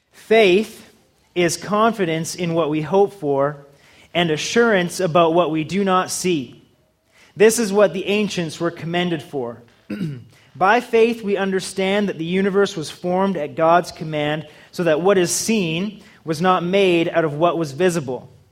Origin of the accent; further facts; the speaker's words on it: Victoria, British Columbia, Canada; I grew up on the West Coast, Victoria, BC.